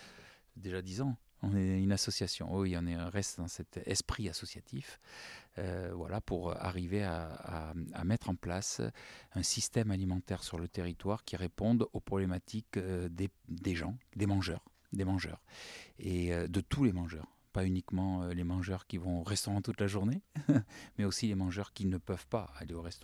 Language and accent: French; Sainte-Foy-la-Grande, Nouvelle-Aquitaine, France; born there; je suis foyen aussi, donc je suis né à Sainte-Foy-la-Grande.